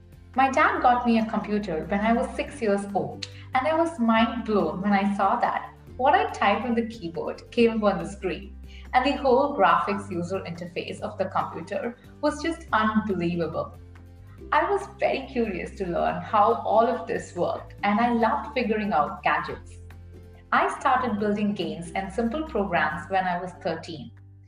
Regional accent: Chennai, Tamil Nadu, India; now in Seattle, United States; I'm originally from Chennai, India, and currently live in Seattle, Washington.

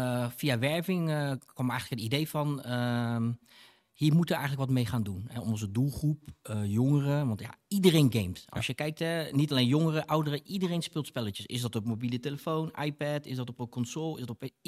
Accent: Rotterdam, South Holland, Netherlands; ik kom uit Rotterdam, ik kom uit Spangen. Toen ik jong was, ben ik weggelopen van huis, op straat geleefd.

